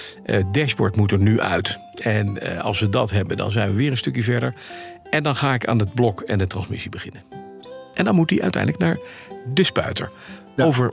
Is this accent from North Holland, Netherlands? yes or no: yes; Heemstede, North Holland, Netherlands; Ik kom uit Heemstede, dat is in het westen.